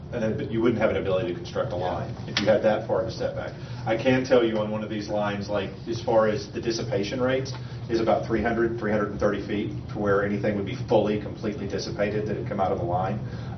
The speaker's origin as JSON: {"language": "English", "town": "Houston", "region": "Texas", "country": "United States", "said": "I'm from Houston, Texas. We had a small ice storm that went through."}